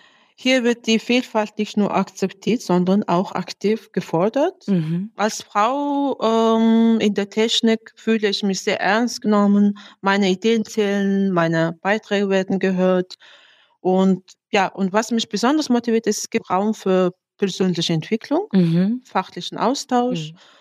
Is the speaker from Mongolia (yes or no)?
yes; Mongolia; German is a second language; ich war neulich im Urlaub in meinem Heimatland Mongolei.